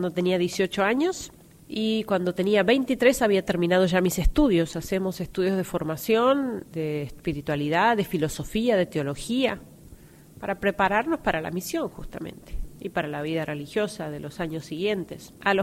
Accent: Argentina; soy argentina

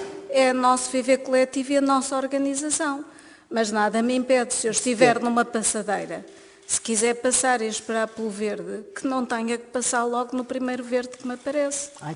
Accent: Porto, Portugal; Eu sou do Porto

